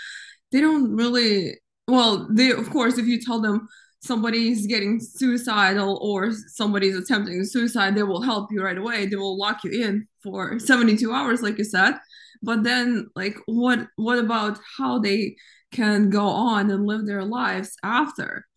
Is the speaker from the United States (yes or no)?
no; Ukraine; I grew up in Ukraine